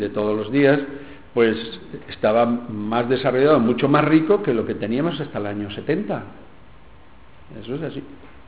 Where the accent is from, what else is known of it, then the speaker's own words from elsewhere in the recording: Aldea del Fresno, Community of Madrid, Spain; born there; la parroquia de San Pedro Apóstol de Aldea de Fresno, que es donde yo nací, o me nacieron mis padres hace 73 años casi